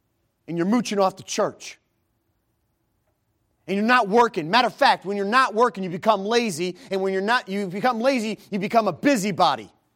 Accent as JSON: {"language": "English", "town": "Chicago", "region": "Illinois", "country": "United States", "said": "I'm from Chicago. We don't love everybody."}